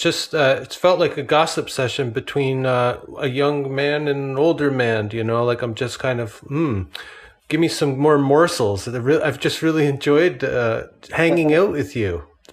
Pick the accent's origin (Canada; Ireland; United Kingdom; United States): Canada; Yeah, I'm Canadian.